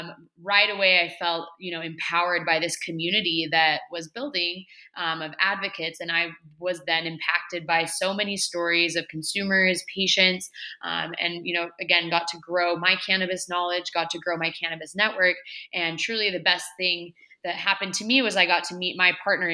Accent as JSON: {"language": "English", "town": "Salt Lake City", "region": "Utah", "country": "United States", "tie": "born or raised there", "said": "I grew up in Salt Lake City, Utah. So I fit the stereotype, if you know what I mean."}